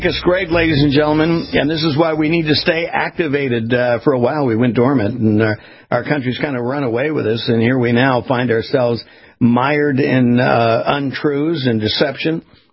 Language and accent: English; California, United States; I grew up in Southern California.